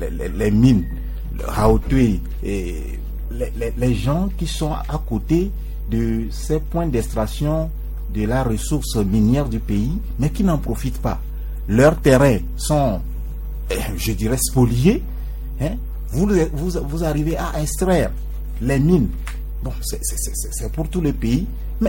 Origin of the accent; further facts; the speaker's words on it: Togo; Nous tous, nous sommes des Togolais.